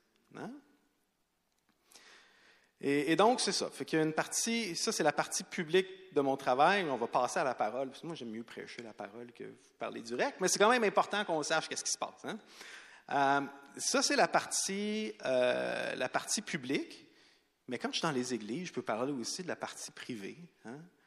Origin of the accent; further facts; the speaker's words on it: Quebec, Canada; Puis nous aussi, on est citoyens québécois. On est des vrais Québécois. On est chrétiens avant, mais on est Québécois autant que tout le monde.